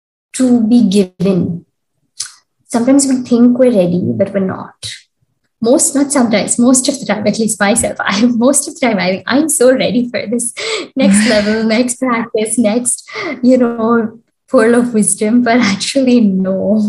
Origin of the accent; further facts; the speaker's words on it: India; This word is unfamiliar to me as an Indian, style of yoga. In our country, whether it's yoga, classical music, or classical dance, it's always, you know, the lineage or the gharana.